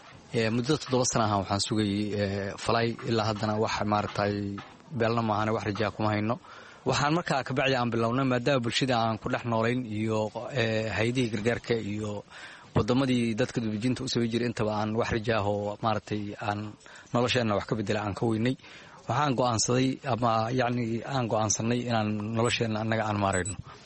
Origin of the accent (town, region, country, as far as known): Mogadishu, Banaadir, Somalia